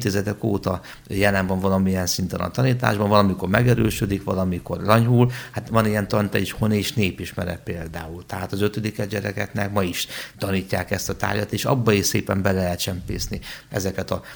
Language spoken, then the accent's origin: Hungarian; Nyírbogdány, Szabolcs-Szatmár-Bereg, Hungary; hiszen én nyírbogdányi származású vagyok